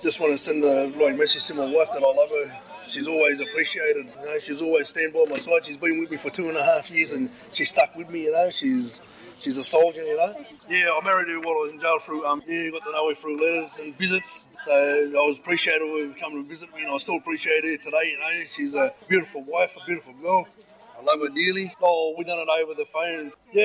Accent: Moree, New South Wales, Australia; I grew up in Moree with my grandmother. My mum and I gave me to my grandma when I was a baby.

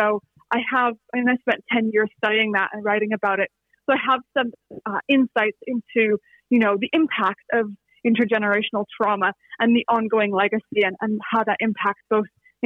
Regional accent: United States; accent: American; American accent, and that's not going to change. And it's the kind of thing where, you know, I understand my accent marks me as an outsider.

